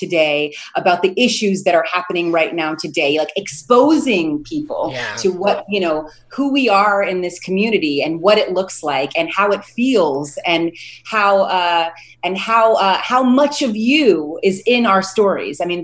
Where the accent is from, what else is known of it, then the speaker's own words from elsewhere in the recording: Harlem, New York, United States; You know, we're from Harlem, and there are family marches.